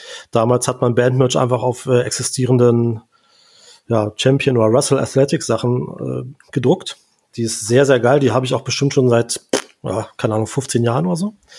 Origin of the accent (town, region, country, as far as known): Braunschweig, Lower Saxony, Germany; born or raised there